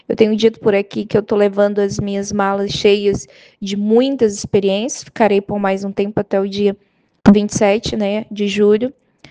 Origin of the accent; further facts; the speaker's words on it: Santarém, Pará, Brazil; now in São Paulo, Brazil; Embora eu more em São Paulo há muitos anos, eu sou filha de Santarém, no Pará, cresci na Amazônia, conheço, né, sua linguagem, seus rios, seus tempos, seus silêncios.